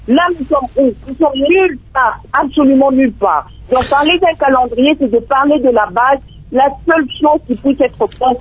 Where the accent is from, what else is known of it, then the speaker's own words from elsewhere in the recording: DR Congo; En tant que Congolais, parlons maintenant en tant que Congolais